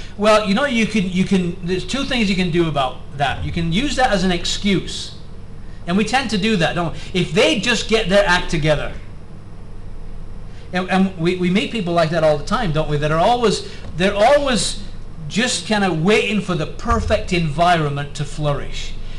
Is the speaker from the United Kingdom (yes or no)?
yes; England, United Kingdom; I'm an Englishman, so I can.